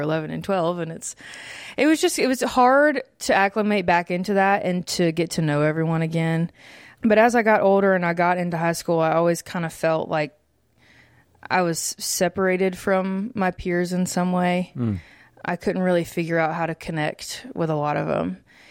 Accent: Walterboro, South Carolina, United States; because I grew up in Waltsboro, which is about 45 minutes kind of southwest of Charleston. And that was where my mom's from, where my grandparents lived.

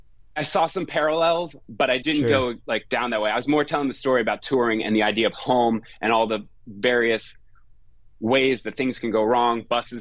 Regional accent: Cleveland, Ohio, United States; born there; I was based in Cleveland. I was born in Cleveland.

